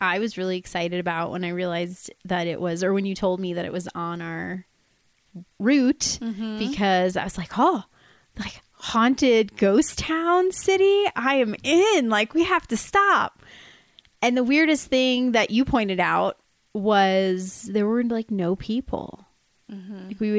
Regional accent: East Coast, United States; like I'm from the East Coast, and they think that Reno and Vegas are close together.

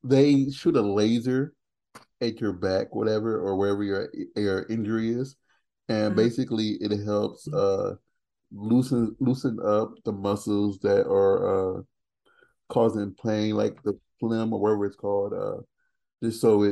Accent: Indiana, United States; because I'm from Indiana, so it's like a completely different world with the way they drive out here now.

